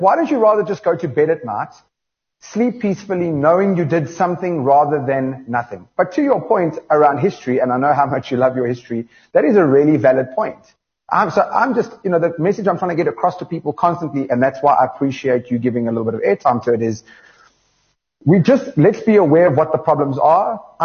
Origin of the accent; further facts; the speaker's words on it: South Africa; I'm just a South African citizen.